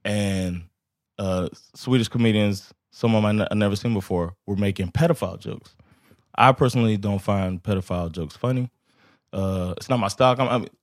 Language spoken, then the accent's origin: English; United States; now in Sweden; And I'm from the States where open mic is that.